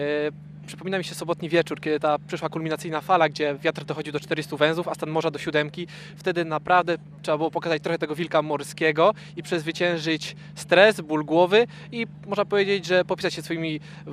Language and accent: Polish; Goliszew, Greater Poland Voivodeship, Poland; Jestem z Goliszewa, mała miejscowość pod Kalisza w Wielkopolsce.